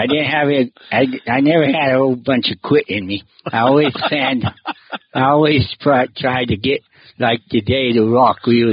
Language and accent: English; Benson, Arizona, United States; born there; Yeah. I think I was born in Benson, I'm pretty sure. Some reason at Wilcox, they didn't have it. They weren't delivering babies or something.